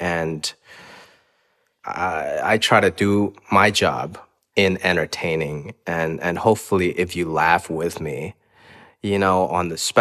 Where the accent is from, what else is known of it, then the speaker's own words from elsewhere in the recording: Hong Kong; moved away; There wasn't really stand-up growing up in Hong Kong, at least the time when I was there. So when I moved here